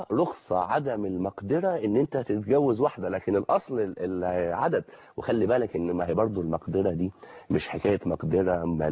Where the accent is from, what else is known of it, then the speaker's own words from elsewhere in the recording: Sohag, Sohag Governorate, Egypt; انا مواليد سوهاج وعشت في سوهاج لغايه ما دخلت اولى جامعه